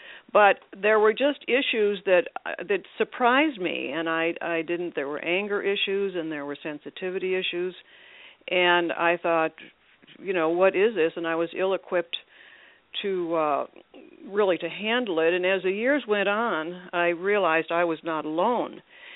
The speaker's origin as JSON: {"language": "English", "town": "Milwaukee", "region": "Wisconsin", "country": "United States", "tie": "born or raised there", "said": "Yes, that's right. I was born and raised in Milwaukee."}